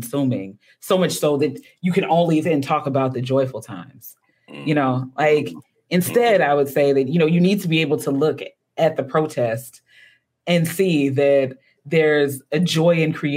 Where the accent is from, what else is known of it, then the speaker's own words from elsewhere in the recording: Baltimore, Maryland, United States; accent: Baltimore; my God, I can only take so many questions about the imagined hardships I must have faced living and growing up in Baltimore. I mean, at the very least, I'm glad that the internet is really obsessed with the Baltimore accent now.